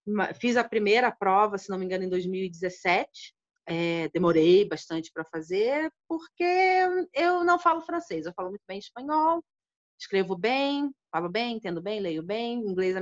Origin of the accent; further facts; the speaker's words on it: Rio de Janeiro, Brazil; born there; now in Curitiba, Brazil; Eu tenho 38 anos, sou advogada, nasci no Rio de Janeiro, mas moro em Curitiba.